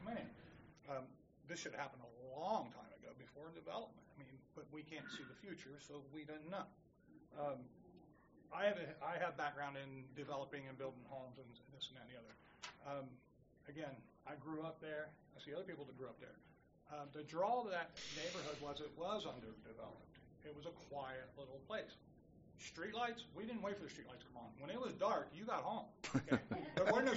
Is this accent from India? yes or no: no; Mifflin Township, United States; My mother still lives in Mifflin Township. I grew up on Mifflin Boulevard, tiny till I moved out in the military.